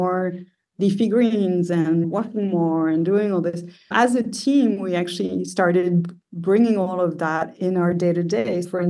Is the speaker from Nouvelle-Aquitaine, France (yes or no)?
no; Versailles, Île-de-France, France; I was born in Versailles, so near Paris, and I grew up near there. So in the west of Paris.